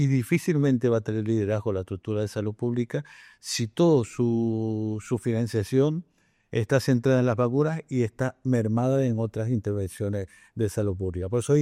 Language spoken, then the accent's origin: Spanish; Canary Islands, Spain; Yo, como soy canario, tengo una virtud, soy canario y por lo tanto vuelo.